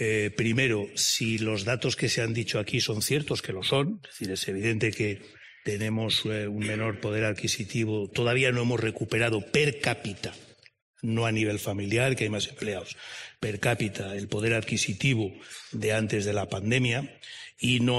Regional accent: Spain; A mí me sigue dando vergüenza como español que encabecemos los rankings europeos en pobreza infantil

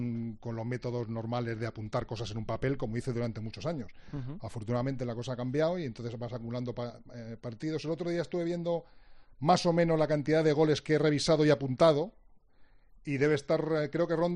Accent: Madrid, Community of Madrid, Spain; soy de Madrid, pero estuve trabajando en Málaga 3 años, los 3 años primeros de mi profesión

